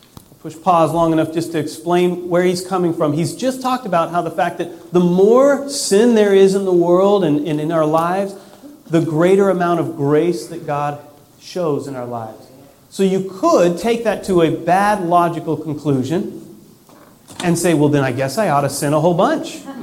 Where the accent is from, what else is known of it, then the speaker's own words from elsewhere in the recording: United States; I'm an American. I'm born and raised in this country